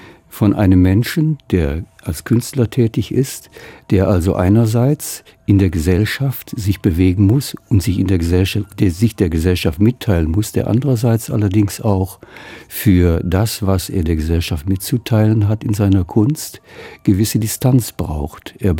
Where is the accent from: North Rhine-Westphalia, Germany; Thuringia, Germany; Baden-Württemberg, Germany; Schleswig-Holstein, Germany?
North Rhine-Westphalia, Germany; Oberhausen; unsere Mitgliedschaft in der katholischen Jugend in meiner Heimatstadt Oberhausen